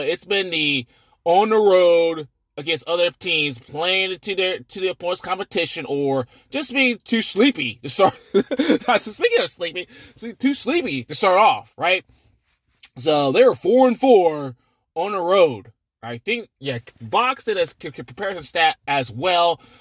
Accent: Florida, United States; coming from living in Florida for a handful of years, growing up in Florida, really, for a handful of years down there as well.

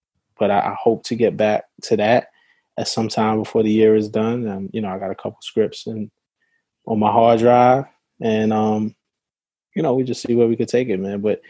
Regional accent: Brooklyn, New York, United States; now in Staten Island, United States; Brooklyn is always my heart. I'm from Brooklyn. That's never going to change.

